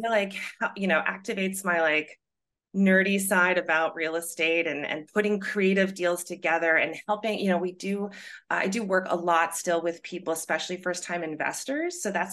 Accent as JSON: {"language": "English", "region": "New Hampshire", "country": "United States", "tie": "born or raised there", "lives_now": "Brattleboro, United States", "said": "So born and bred New Englander, I grew up in New Hampshire. I moved to Brattleboro about 13 years ago."}